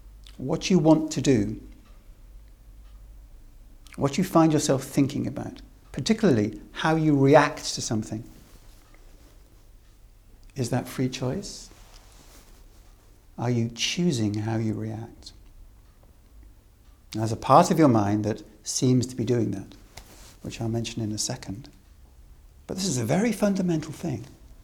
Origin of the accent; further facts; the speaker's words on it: Wales, United Kingdom; If you're born, if you're a Welsh boy, I'm a Welsh boy, we don't chuckle so much as the Tibetans.